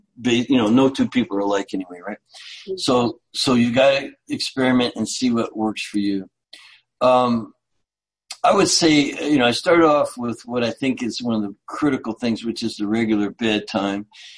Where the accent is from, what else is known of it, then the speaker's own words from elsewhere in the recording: Canada; You know, I grew up in Canada, and we'd literally just get extra blanket because we'd be freezing.